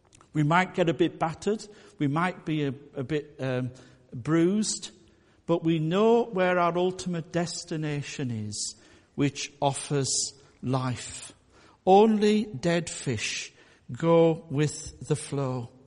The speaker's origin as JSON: {"language": "English", "town": "Whitehaven", "region": "North West England", "country": "United Kingdom", "said": "And some people think maybe my accent is more northeast. It's actually Whitehaven. I'm a Marra."}